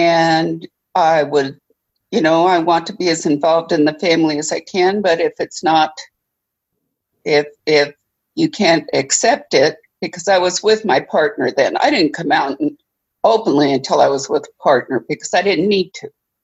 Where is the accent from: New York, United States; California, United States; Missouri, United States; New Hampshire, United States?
Missouri, United States; also born or lived in Michigan; I live in Kansas City. I was born and raised in Missouri, but I spent 6 years in Michigan.